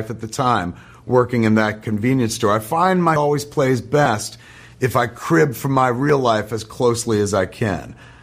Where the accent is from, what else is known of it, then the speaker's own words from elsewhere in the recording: New Jersey, United States; Whenever I tell people I'm from New Jersey my whole career, people are like, oh, New Jersey, well.